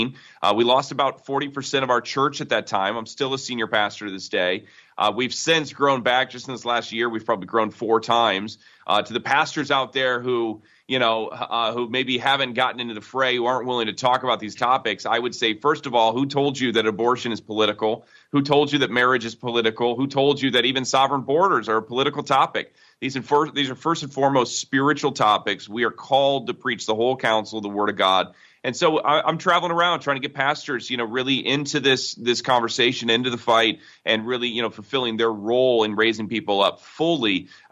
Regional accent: South Bend, Indiana, United States; I'm from South Bend, Indiana.

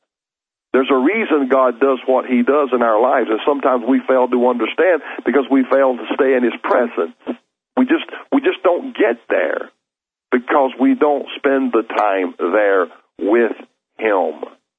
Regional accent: Charlotte, North Carolina, United States; He said, where are you from? I said, Charlotte, North Carolina.

